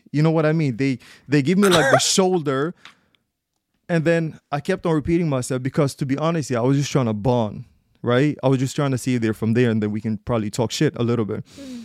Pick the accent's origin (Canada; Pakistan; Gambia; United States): Gambia; I literally told them, like, I'm from Gambia.